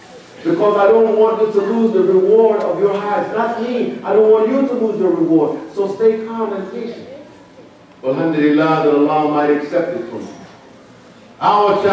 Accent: United States; I'm African American. I grew up in an America where if you lived in Virginia, you had to go to the black water fountain and the white water fountain.

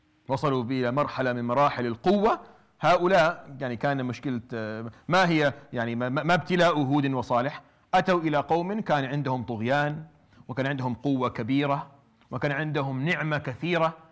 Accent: Rif Dimashq, Syria; كنا عايشين نحن في ضيعه ما في بيننا وبين الضيعه الثانيه حدود، يعني ما نعرف وين تخص ضيعتنا وتبدا ضيعتهم. مدرستنا هذا بيناتنا، يعني المدرسة الثانوية بين الضيعتين بين كفر حور وبيت تيمة

